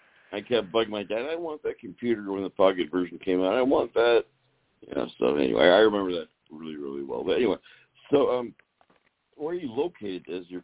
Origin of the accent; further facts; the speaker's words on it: Chicago, Illinois, United States; Well, good afternoon, everybody. I'm from Chicago.